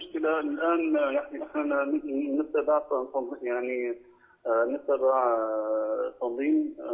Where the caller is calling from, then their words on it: France; من فرنسا. هنا في فرنسا عندنا إشكالية